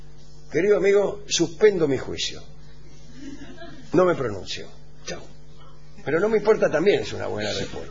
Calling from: Montevideo, Uruguay; de Montevideo. Los escucho por casualidad porque pasaba de estación en estación.

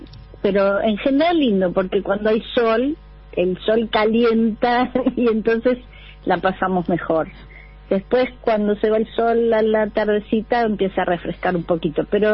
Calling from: Mar de Ajó, Buenos Aires Province, Argentina; soy de Mar de Ajó.

